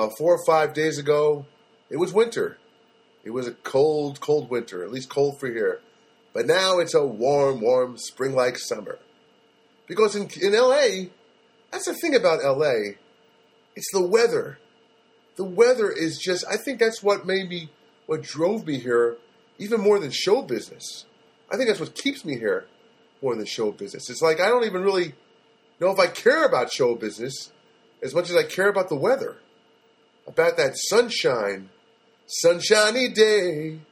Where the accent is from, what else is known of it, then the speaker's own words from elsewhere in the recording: Paterson, New Jersey, United States; Well, because I grew up in Paterson, New Jersey, and that's kind of the environment I was reared in, okay?